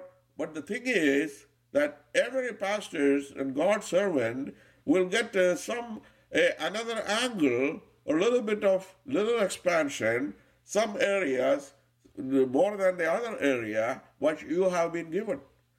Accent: United States; And I grew up in the United States for at least some 40-some years.

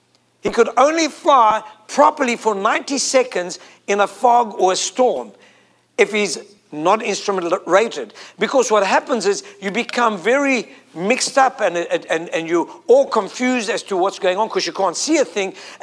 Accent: South Africa; I'm from South Africa

